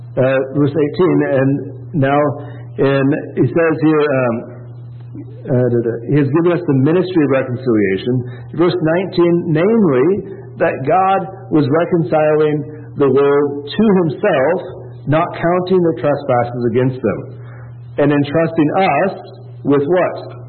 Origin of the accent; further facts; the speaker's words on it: Oregon, United States; I'm a West Coaster. I'm from Oregon, right?